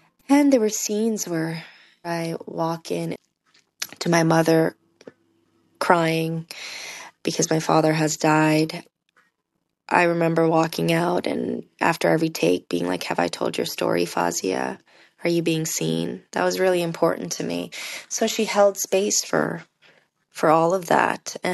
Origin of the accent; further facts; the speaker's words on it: India; But I will say that it was an absolute honor as an Indian person. Now, my grandparents are Pakistani